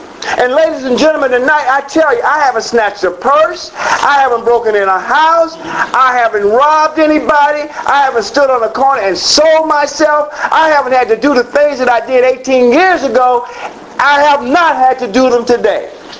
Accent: Newark, New Jersey, United States; now in West Palm Beach, United States; I remember, I'm from Newark, New Jersey, originally. And thank you. Glad you're here, too. I'm originally out of Newark, New Jersey.

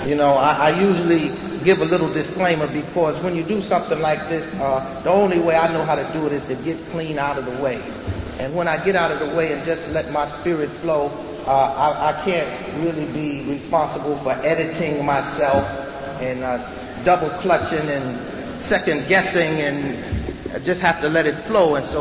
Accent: Newark, New Jersey, United States; born there; There was a time circa 1950. I was born in Newark, New Jersey, and I came into this world a flat-out happy little boy.

